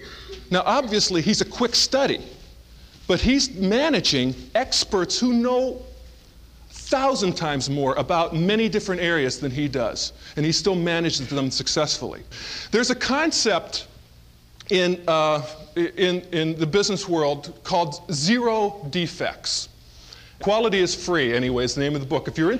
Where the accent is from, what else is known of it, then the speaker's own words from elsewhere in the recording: Edinboro, Pennsylvania, United States; I mean, don't they know I'm … from Edinburgh, Pennsylvania?